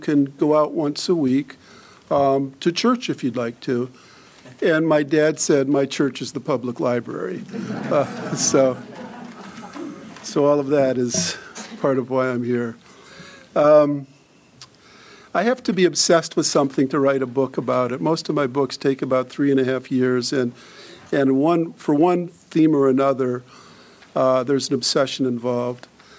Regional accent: Detroit, Michigan, United States; I was born in Detroit. My first memories are Detroit memories.

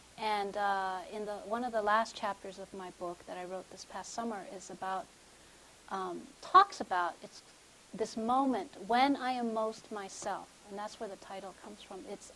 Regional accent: California, United States; I was born and raised in California. My parents are immigrants. I came here for graduate school in the philosophy department

